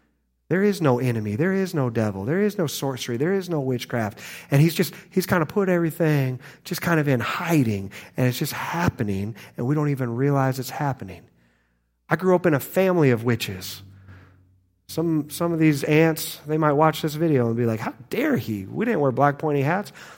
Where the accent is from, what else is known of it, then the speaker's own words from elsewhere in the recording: Midwest, United States; I grew up in the Midwest. You know, I've been in church my whole life.